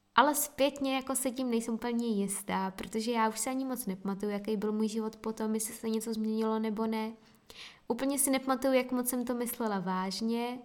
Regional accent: Brno, South Moravian Region, Czechia; Je mi 24 let, jsem z Brna v podstatě.

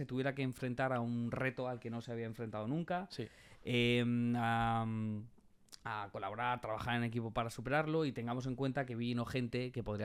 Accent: Castilla-La Mancha, Spain; now in Madrid, Spain; porque yo soy de Castilla-La Mancha.

